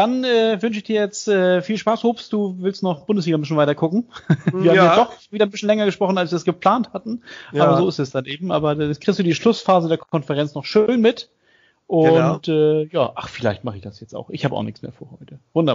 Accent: Northern Germany, Germany; also ich bin Norddeutscher, ne?

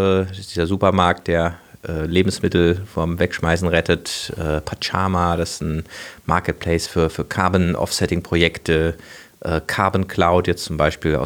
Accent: Freiburg, Baden-Württemberg, Germany; Ich komme aus Freiburg, das ist ja so eine Ökostadt

